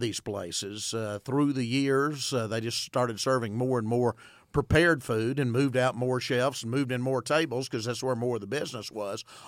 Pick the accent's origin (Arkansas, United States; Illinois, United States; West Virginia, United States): Arkansas, United States; Arkadelphia; You know, I grew up in Arkadelphia, by the way, like you did